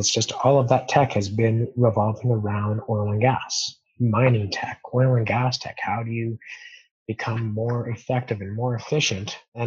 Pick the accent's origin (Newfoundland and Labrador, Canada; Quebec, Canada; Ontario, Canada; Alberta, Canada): Alberta, Canada; Calgary; being a born and raised in Calgary, my parents weren't both born and raised in Calgary. My mom was, but my dad was born in BC.